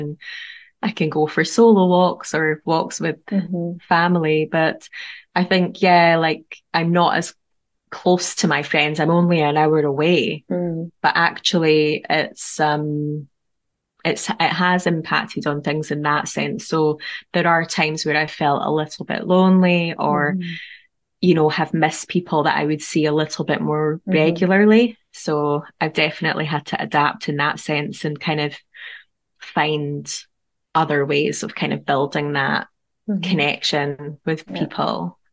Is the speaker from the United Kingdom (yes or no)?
yes; Edinburgh, Scotland, United Kingdom; And while I love my hometown of Edinburgh, I was feeling this call to get out of the city, live somewhere a bit more rural.